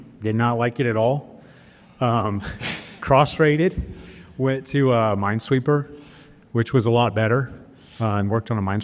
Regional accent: Kansas, United States; I grew up in Kansas, the great state of Kansas. It's a lot better than San Diego.

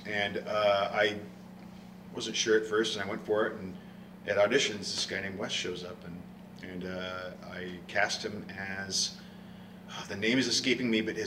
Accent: California, United States; I'm kind of from the Sacramento Valley myself.

